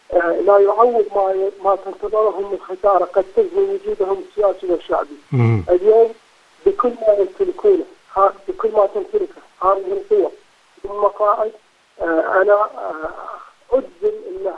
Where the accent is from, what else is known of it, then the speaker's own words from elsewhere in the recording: Iraq; نحن كشعب عراقي، ككفاءات، كنخب، كمحللين